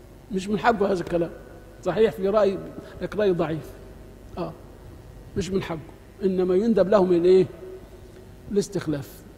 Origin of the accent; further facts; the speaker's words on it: Upper Egypt, Egypt; عارف عندنا في الصعيد